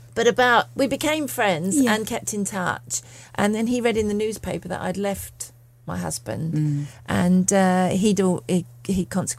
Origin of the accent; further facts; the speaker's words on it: London, United Kingdom; born there; I was born in North London